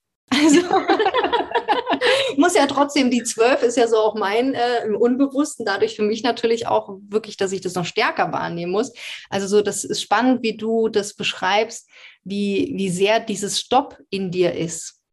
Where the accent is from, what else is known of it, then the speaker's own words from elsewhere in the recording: East Germany, Germany; ich komme ja auch aus dem Osten